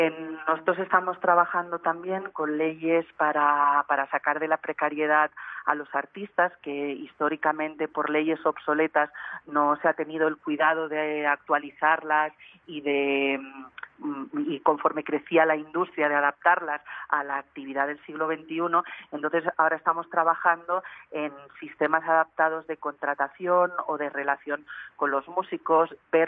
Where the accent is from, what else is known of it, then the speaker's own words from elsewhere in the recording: Barcelona, Catalonia, Spain; En España se habla mucho, sobre todo en Barcelona, que es de donde yo vengo